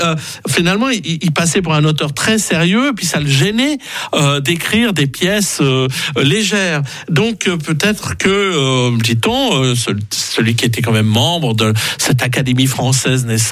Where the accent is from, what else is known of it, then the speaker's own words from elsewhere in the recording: Douai, Hauts-de-France, France; born there; Je cite ça parce que ça a été écrit à Douai, ma ville natale.